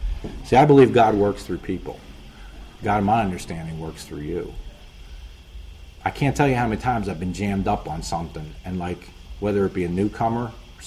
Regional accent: Philadelphia, Pennsylvania, United States; Like, I grew up in Philly, and, like, that kind of shit didn't happen, man.

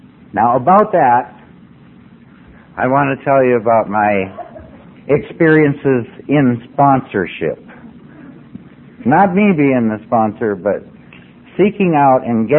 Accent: Whitefish, Montana, United States; I wanted to come back to my hometown of Whitefish and just grow up and be somebody.

